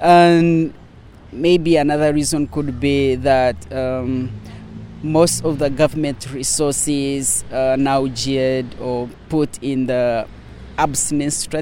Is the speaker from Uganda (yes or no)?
yes; Western Region, Uganda; now in Washington, United States; I'm from Uganda, Gushenyi district.